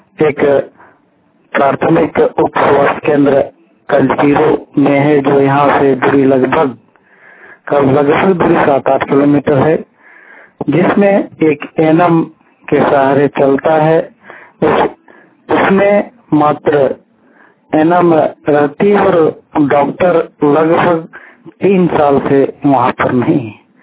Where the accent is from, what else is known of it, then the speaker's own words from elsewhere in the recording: Jharkhand, India; हमारा गांव बोकारो जिले के ऊपर जात स्थित शिवा पंचायत के तिलपिलो में है।